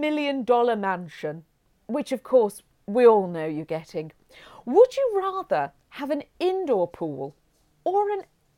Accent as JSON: {"language": "English", "town": "Hinckley", "region": "East Midlands", "country": "United Kingdom", "tie": "born or raised there", "said": "Just want to say, I grew up in Hinckley. That's where I was taken home to, from the hospital back to Hinckley."}